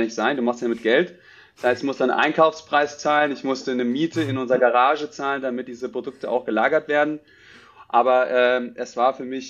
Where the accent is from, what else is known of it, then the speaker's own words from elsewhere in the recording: Hesse, Germany; ich bin aufgewachsen im Taunus bei Frankfurt.